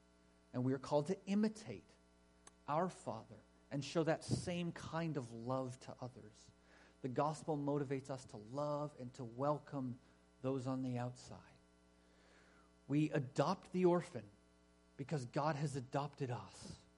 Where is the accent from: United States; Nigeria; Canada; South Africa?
Canada; As an English-speaking, Caucasian, you know, Canadian Gentile, I don't belong in this family.